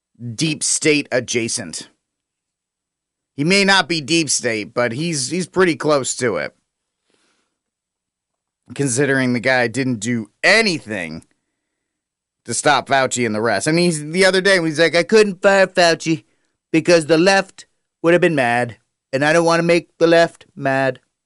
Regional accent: Rhode Island, United States; I'm from Rhode Island, where CVS is from.

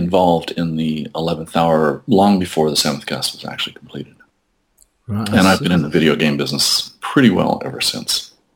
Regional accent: Toronto, Ontario, Canada; now in Redondo Beach, United States; Well, I am currently from Southern California. I live in Redondo Beach, which is South Bay, Los Angeles. But I'm from Toronto, Canada, originally.

